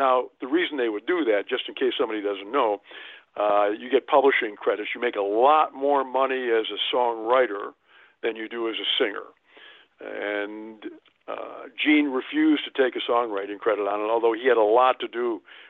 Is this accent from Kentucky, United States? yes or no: no; Milwaukee, Wisconsin, United States; I grew up in Milwaukee, one of eight children. We had no money.